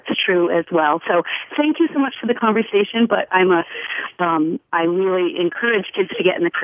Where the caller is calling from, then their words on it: Shelburne, Vermont, United States; I'm from Shelburne.